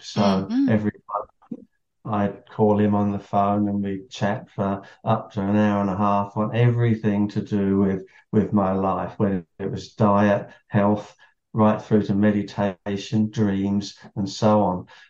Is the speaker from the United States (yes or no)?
no; England, United Kingdom; moved away as an adult; now in Australia; I grew up in the Church of England. I grew up in England, actually.